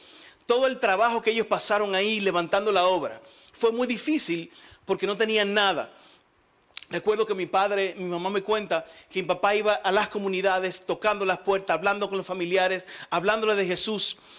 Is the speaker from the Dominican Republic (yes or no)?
yes; Dominican Republic; un dominicano se conoce por el color y por el cabello, pero como no tengo cabello, tengo que decir que soy dominicano, por lo menos tengo el color.